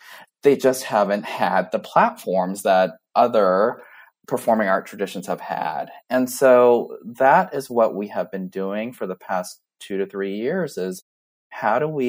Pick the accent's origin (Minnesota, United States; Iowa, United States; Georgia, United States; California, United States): California, United States; firmly entrenched in the Vietnamese Little Saigon community that I grew up in Southern California, but also being American.